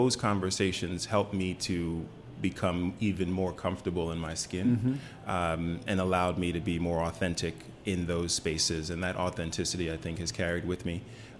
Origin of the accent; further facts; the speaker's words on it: Staten Island, New York, United States; So for me, growing up in New York on Staten Island, two parents, Jamaica and the West Indies.